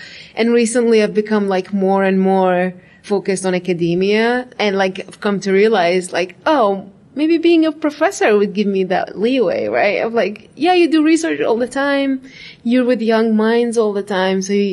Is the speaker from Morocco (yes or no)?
no; Baghdad, Baghdad Governorate, Iraq; moved away as an adult; now in Denver, United States; So I was born and raised in Iraq, Baghdad, and I moved to the United States about 5 years ago now.